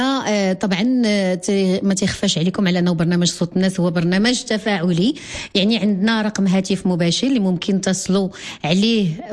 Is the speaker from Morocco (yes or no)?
yes; Morocco; شنو هي أيضا القيم اللي كتنعكس علينا كمغاربة وعلى شبابنا